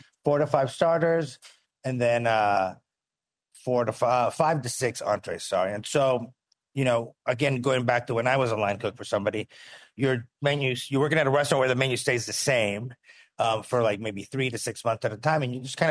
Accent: Venezuela; It reminded me a lot of growing up in Venezuela.

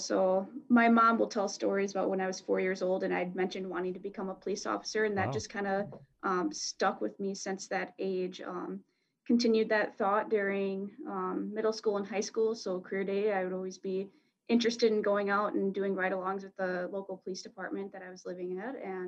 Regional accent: Rice Lake, Wisconsin, United States; Yeah, so I grew up in Rice Lake and I went to Rice Lake High School.

